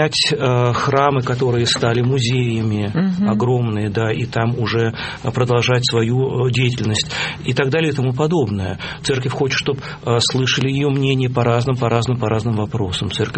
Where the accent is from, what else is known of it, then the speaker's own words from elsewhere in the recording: Moscow, Russia; потому что я родился и прожил в Перово